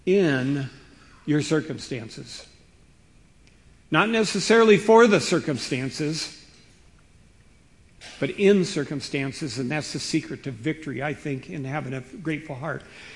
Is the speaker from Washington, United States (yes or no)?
yes; Seattle, Washington, United States; I remember I was raised in Seattle, and Seattle is full of Norwegians, Swedes, Germans, especially in the fishing industry.